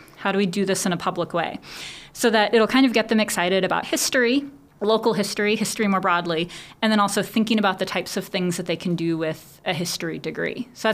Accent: Texas, United States; moved away; I'm not from here, so I don't really know this history. I am from Texas, and even though I've been here for, this is my sixth year

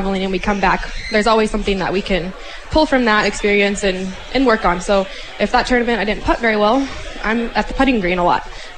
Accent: Richmond, Missouri, United States; I'm from Richmond, Missouri, Wausau, Missouri. Yeah. That's where I graduated high school from.

